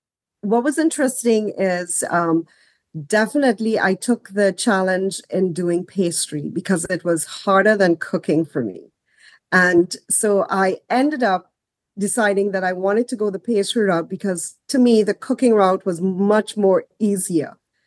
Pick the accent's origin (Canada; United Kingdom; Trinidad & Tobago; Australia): Trinidad & Tobago; now in United States; growing up in Trinidad and Tobago, it's tropical fruits that I'm dealing with in Trinidad and Tobago. So I come into this whole new world here in the United States of America.